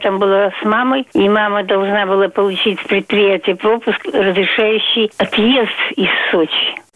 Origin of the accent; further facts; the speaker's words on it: Kyiv, Ukraine; Киев, мой родной город